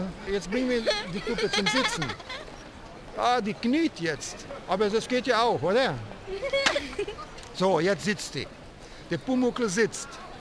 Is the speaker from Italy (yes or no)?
yes; Italy; German is a second language; now in Cologne, Germany; Ich komme aus Italien und mache Straßenmusik seit Jahren hier in Köln.